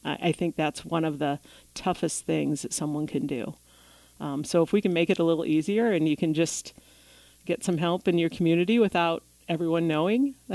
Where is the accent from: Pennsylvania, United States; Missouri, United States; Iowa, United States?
Iowa, United States; Swaledale; I think I grew up right outside of Swaledale, a tiny little metropolis.